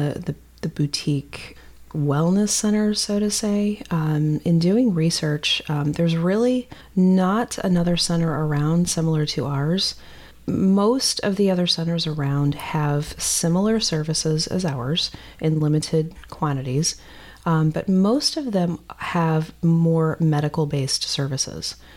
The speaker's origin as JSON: {"language": "English", "town": "Webster Groves", "region": "Missouri", "country": "United States", "tie": "born or raised there", "said": "Born and raised in Webster Groves. I traveled far and wide. Born in Webster, raised in Webster, went to Webster Groves High School."}